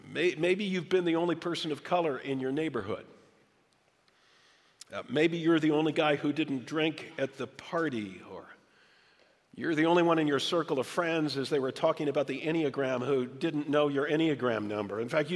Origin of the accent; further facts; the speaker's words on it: Midwest, United States; moved away as an adult; Well, a few months after Sue and I got married, we moved from the Midwest, where we had both grown up, to the Boston area, and whoa, did we feel like outsiders.